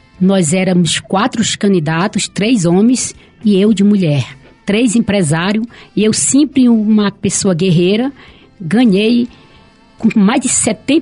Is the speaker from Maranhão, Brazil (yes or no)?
yes; Pinheiro, Maranhão, Brazil; now in Oiapoque, Brazil; Fui professora no Maranhão. Sou maranhense, de Pinheiro, Maranhão. Vim para Oiapoque, tenho 32 anos de Oiapoque